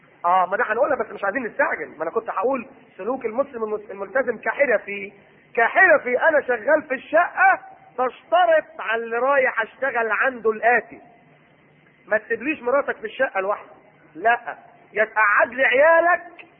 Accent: Alexandria, Alexandria Governorate, Egypt; ما اعرفش هنا عندنا في اسكندريه حاطين العدادات جوه البيوت

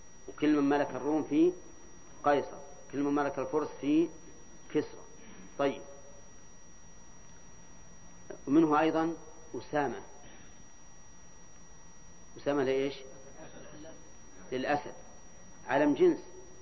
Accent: Al-Qassim, Saudi Arabia; عندنا في القصيم

